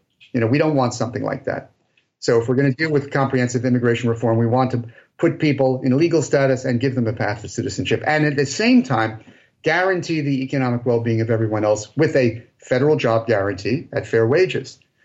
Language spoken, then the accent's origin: English; New York City, New York, United States; now in Athens, United States; When I grew up in the New York City area.